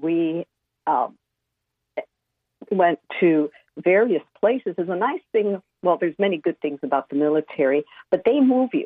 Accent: Chicago, Illinois, United States; now in Memphis, United States; I'm from Chicago, Bob's from Milwaukee, and our parents were still alive at the time. And I have a lot of family in Chicago

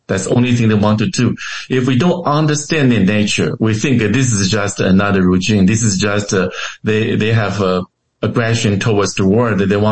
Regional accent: Taiwan; born there; English is a second language; because I was born in Taiwan, the part of Chinese

